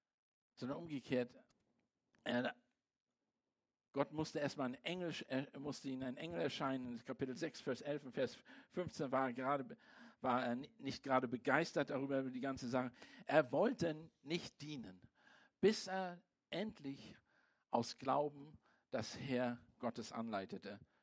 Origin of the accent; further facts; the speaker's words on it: Germany; dass ich ein Deutscher bin. Und habe ich gesagt, ich bin ein Deutscher. Und das hat mein Volk gemacht.